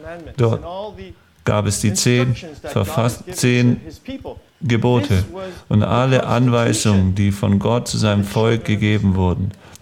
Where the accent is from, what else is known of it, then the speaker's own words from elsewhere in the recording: United States; also born or lived in Australia; als ich als Kind in den USA aufgewachsen bin